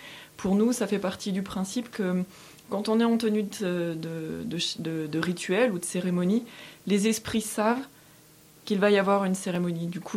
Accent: France; Moi, par exemple, je suis française.

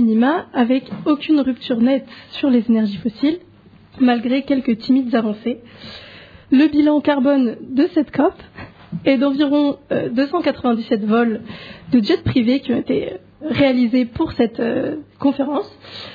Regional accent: Île-de-France, France; Et je viens de région parisienne.

